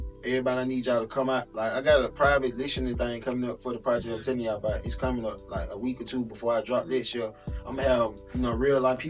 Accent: Atlanta, Georgia, United States; Like, you know, I'm from Atlanta, but a lot of traveling to get their music out everywhere.

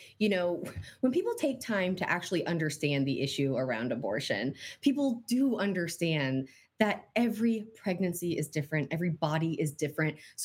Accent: Kansas, United States; And, you know, I grew up in Kansas. I grew up on the other side of the state line.

